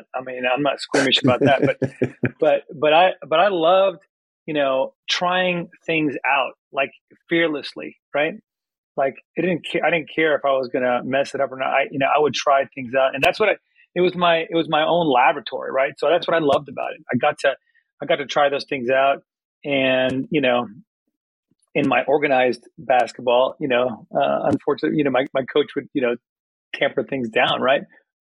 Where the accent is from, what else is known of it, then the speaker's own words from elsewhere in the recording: San Francisco, California, United States; also born or lived in Houston, United States; So, like I said, I was born in San Francisco, and we moved to Houston for a while, and then we moved back to San Francisco.